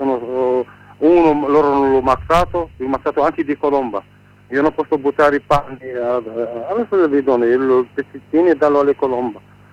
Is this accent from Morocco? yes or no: yes; Morocco; now in Taormina, Italy; sono del Marocco, lavorato dal 2007 fino al 2017 a Taormina.